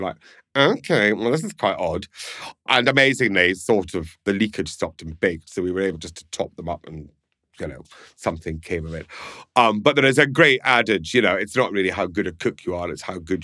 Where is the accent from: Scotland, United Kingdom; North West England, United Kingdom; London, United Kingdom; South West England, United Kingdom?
Scotland, United Kingdom; Well, I'm Scottish, so I'm just going to say yes.